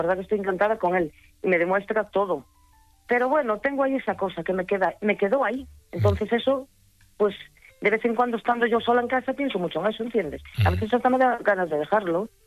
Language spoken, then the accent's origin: Spanish; Barcelona, Catalonia, Spain; Porque somos de la misma ciudad. Soy de Barcelona